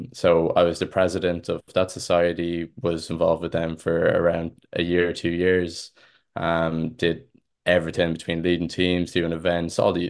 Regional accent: Athboy, County Meath, Ireland; also born or lived in London; I hail from a small town in Meath called Athboy. I was born in London. My mom is Indian and my dad is Irish.

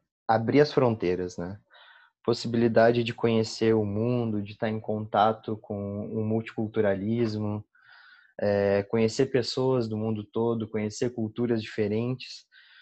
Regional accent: Pelotas, Rio Grande do Sul, Brazil; Pois então, não sou de nenhum grande centro, né? Sou de Pelotas, sul, do Rio Grande do Sul.

